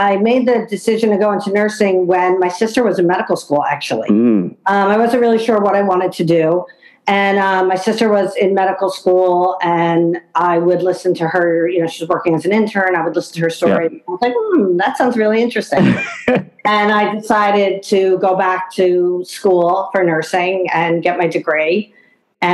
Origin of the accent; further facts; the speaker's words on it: New Jersey, United States; also born or lived in New York State; I've been living in New Jersey pretty much my whole life. I was born in New Jersey. I briefly moved to New York State, but only for a few years, and then back to Jersey. So I am literally a Jersey girl through and through.